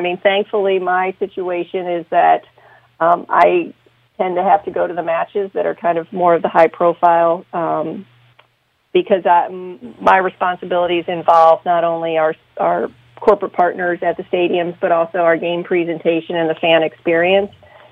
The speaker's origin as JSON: {"language": "English", "town": "St. Louis", "region": "Missouri", "country": "United States", "tie": "born or raised there", "said": "obviously I was born and raised in St. Louis, love the city, and think it's amazing."}